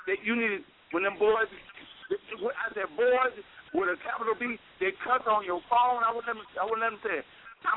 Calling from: Cleveland, Ohio, United States; from Cleveland, Ohio. I'm with my friends in Minnesota.

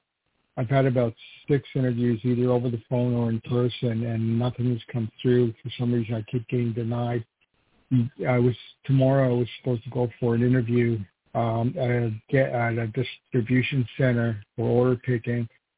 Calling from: New York, United States; I'm calling from New York.

